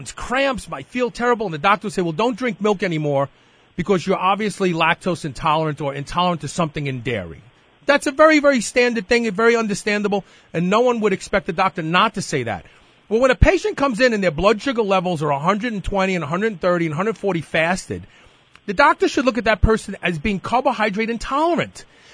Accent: New York, United States; He was from New York. I was from New York.

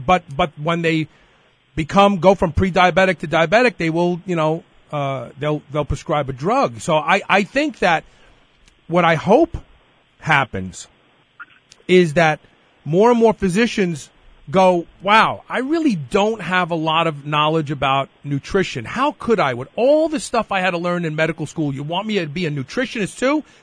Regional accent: New York, United States; He was from New York. I was from New York.

